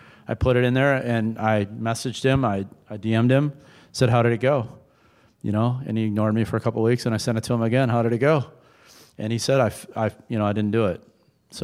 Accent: Minnesota, United States; so I'm from Minnesota where they always talk about Minnesota nice.

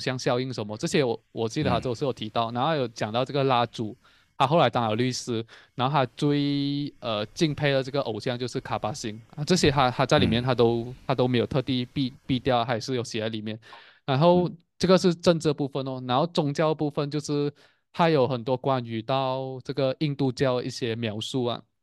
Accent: Malaysia; 以我们马来西亚人来读的话

